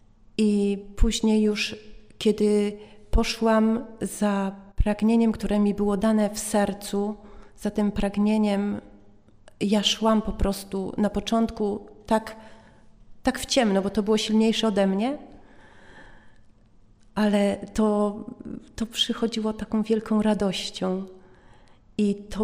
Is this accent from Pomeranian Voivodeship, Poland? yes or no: no; Lesser Poland, Poland; Pochodzę z wioski spod Rabki, spod górskich terenów.